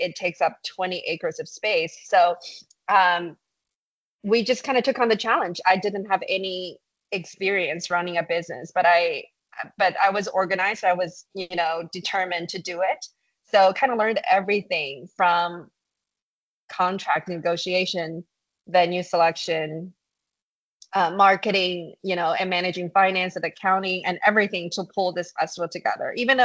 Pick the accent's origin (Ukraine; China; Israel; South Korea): China; moved away as an adult; now in Houston, United States; I grew up in China. I moved to the United States when I was 18 by myself to attend college in the Dallas-Fort Worth area. And then I moved down to Houston